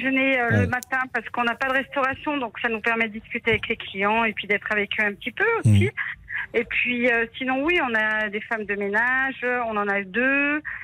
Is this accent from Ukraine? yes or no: no; Saint-Étienne, Auvergne-Rhône-Alpes, France; moved away; on a quitté notre région, on est stéphanois et on est venu ici.